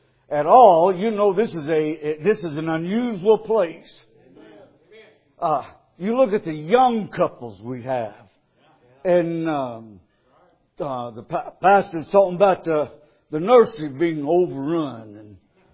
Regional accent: Ardmore, Alabama, United States; I tell folks as I travel, I'm from Ardmore, Alabama.

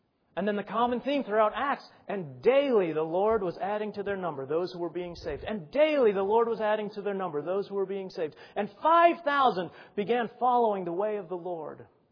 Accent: Scotland, United Kingdom; and I'm Scottish and I can't throw away good tires.

